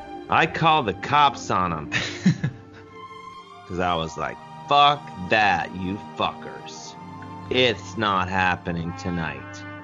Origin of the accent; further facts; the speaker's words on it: University Heights, Ohio, United States; because I grew up in University Heights, Ohio.